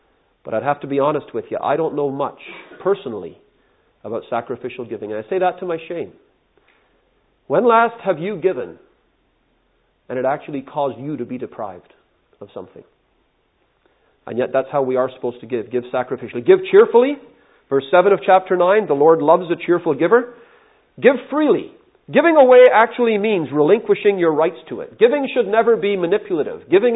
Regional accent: Toronto, Ontario, Canada; we used to have a man in Bracondale Assembly, the assembly I grew up in Toronto.

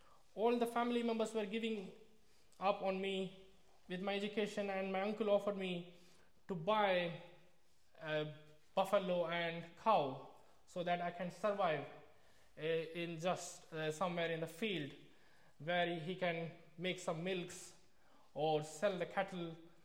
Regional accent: South India, India; born there; English is a second language; I was born in South India. We were not well off, but my parents provided for me and my younger brother. The town I grew up was full of Hindus.

